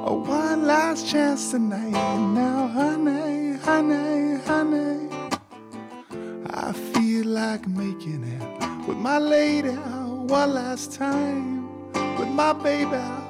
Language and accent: English; Virginia Beach, Virginia, United States; Well, I grew up in Virginia Beach, which is down the road a little bit.